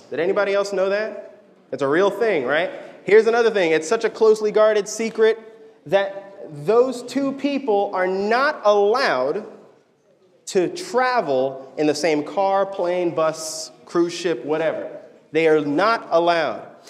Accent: Orlando, Florida, United States; but I grew up in this state, right? I grew up in Orlando, and we don't necessarily have a beach, but it's easy to get to one.

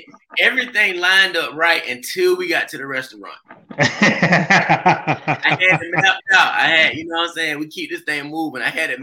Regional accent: Orangeburg, South Carolina, United States; I'm from the Berg. Born and raised Orangeburg, South Carolina.

